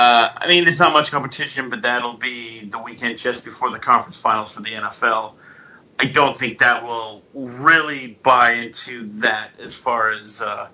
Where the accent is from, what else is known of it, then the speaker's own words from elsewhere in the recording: England, United Kingdom; Number one, being English, it's really cool to see it get on the map.